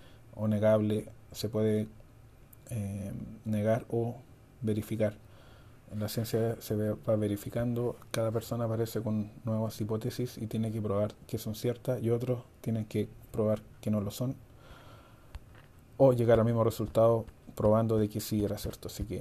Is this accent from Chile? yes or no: yes; Chile; Y eso habla bastante mal de nuestra forma de ser como chileno.